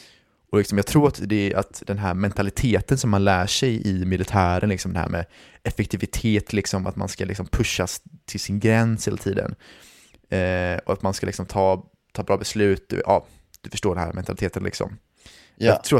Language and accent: Swedish; Sweden